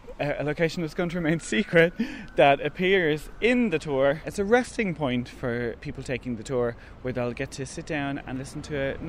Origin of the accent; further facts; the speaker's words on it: Dublin, Leinster, Ireland; I'm a writer from Dublin.